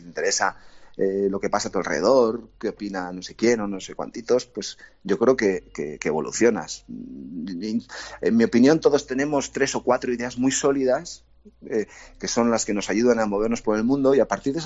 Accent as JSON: {"language": "Spanish", "town": "Irun", "region": "Basque Country", "country": "Spain", "tie": "born there", "said": "Yo nací en Irún, en un sitio muy, muy singular por su condición de frontera, de paso de gente, de mestizaje."}